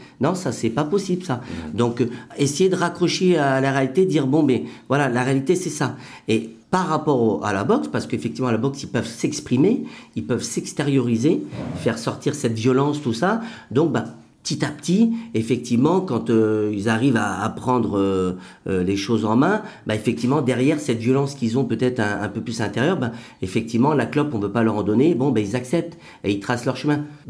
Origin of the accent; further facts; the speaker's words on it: Paris, Île-de-France, France; Je viens de Paris, donc grandi dans les cités, dans ces époques où il y avait tous ces jeunes là qui se cherchaient, et on a tous grandi au milieu de la drogue et compagnie là.